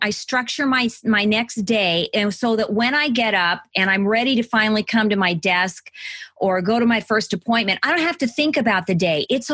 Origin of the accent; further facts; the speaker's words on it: Midwest, United States; When I stopped thinking about my pocketbook, and I can tell I'm from the Midwest, pocketbook.